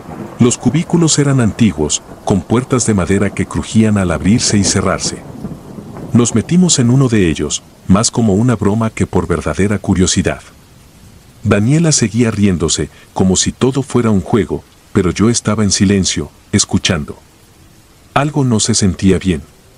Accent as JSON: {"language": "Spanish", "region": "Lima", "country": "Peru", "said": "Soy de Lima, y cuando tenía 12 años estudiaba en un colegio antiguo que solía ser un convento."}